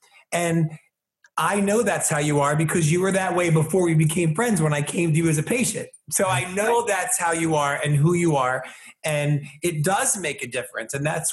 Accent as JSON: {"language": "English", "country": "United States", "tie": "born there", "said": "let me just say I'm Egyptian, okay? I was born in America, raised by an Irish family. I'm not black, I'm not white. I'm an American citizen, okay?"}